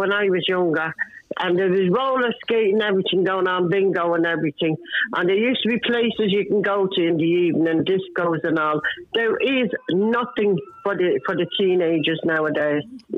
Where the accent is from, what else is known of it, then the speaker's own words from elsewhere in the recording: Ballyfermot, Leinster, Ireland; I come from Ballyfermot. I'm from there since I was born.